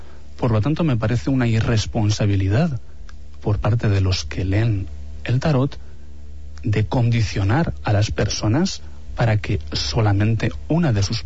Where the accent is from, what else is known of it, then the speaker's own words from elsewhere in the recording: Paris, Île-de-France, France; si un peregrino sale, por hacer valer de donde yo vengo, sale de París